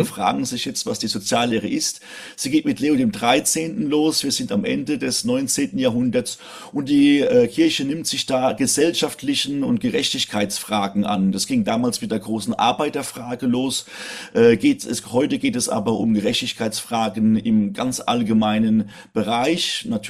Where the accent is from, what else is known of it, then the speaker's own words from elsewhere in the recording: Rhineland-Palatinate, Germany; moved away as an adult; also born or lived in Munich; now in Milan, Italy; Zunächst mal bin ich Pfälzer natürlich, ich komme aus der Pfalz, habe dann in München studiert und wohne seit 18 Jahren in Italien, die letzten Jahre alle in Mailand